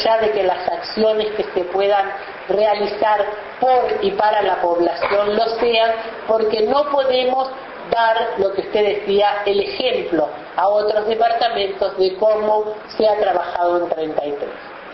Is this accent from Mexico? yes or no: no; Uruguay